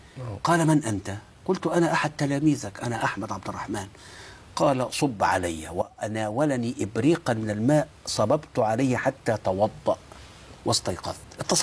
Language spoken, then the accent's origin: Arabic; Dakahlia, Egypt; وبدأت الخطابة في قريتي 100 عنطر مركز طلقة تقهلية في 16، وأنا طالب في الثانية الثانوية.